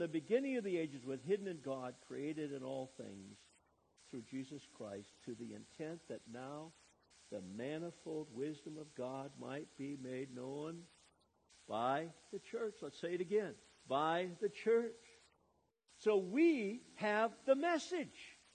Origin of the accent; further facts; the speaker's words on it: Cottage Grove, Wisconsin, United States; I grew up in near Madison, Wisconsin, eventually Cottage Grove, and we had a little town.